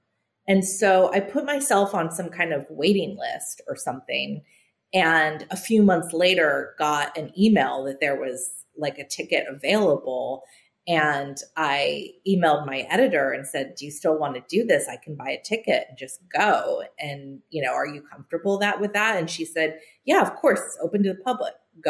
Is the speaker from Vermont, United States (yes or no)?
no; Santa Cruz, California, United States; you know, from my background, I grew up in California in Santa Cruz.